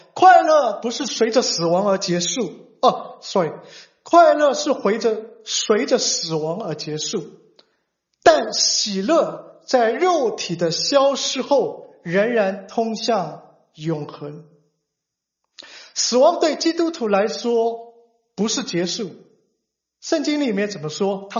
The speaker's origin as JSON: {"language": "Chinese", "region": "Shanghai", "country": "China", "tie": "born or raised there", "said": "小时候在上海的时候，我最害怕去的地方有一条路叫西宝兴路"}